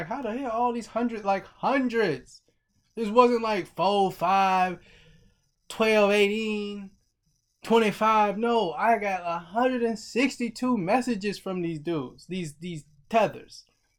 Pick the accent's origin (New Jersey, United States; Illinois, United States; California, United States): California, United States; I'm a Cali dude. I'm from the Bay.